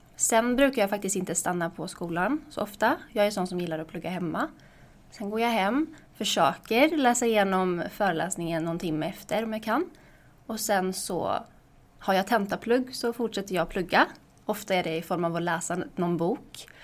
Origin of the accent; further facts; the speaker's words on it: Gothenburg, Västra Götaland County, Sweden; Är 23 år och läser juridik på Handelshögskolan. Jag är ursprungligen från Göteborg.